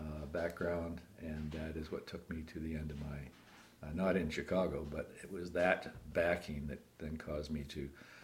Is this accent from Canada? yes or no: yes; Canada; born there; also born or lived in United States; I'm a Canadian, born in Canada, but educated in the U.S. at North Dakota State University.